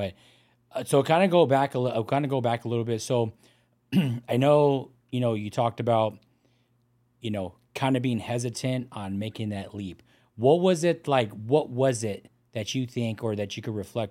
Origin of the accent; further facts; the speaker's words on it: Pomona, California, United States; parking lot, in downtown Pomona. I was driving, I think from a construction site, and I stopped in my hometown.